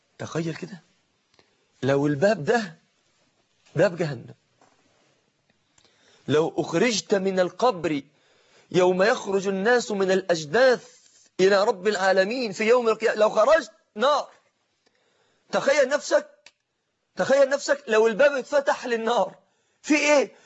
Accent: Egypt

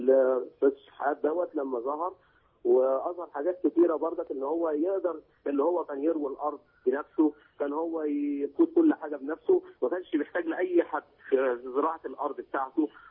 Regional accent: Egypt; لان هي كل الحاجات اللي طلعت من عندنا هنا من مصر

